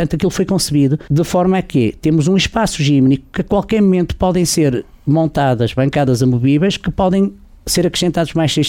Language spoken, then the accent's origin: Portuguese; Braga, Portugal; moved away as an adult; now in Viana do Castelo, Portugal; eu até sou bracarense de Gema e estou radicado em Viana do Castelo há